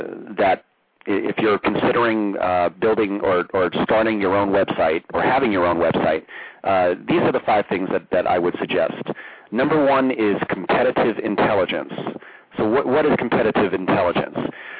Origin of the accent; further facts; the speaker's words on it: New York, United States; I'm from New York, so I called it a pizza parlor.